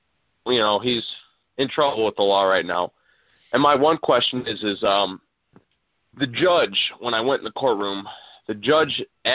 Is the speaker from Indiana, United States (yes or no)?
yes; Indiana, United States; I'm from Indiana.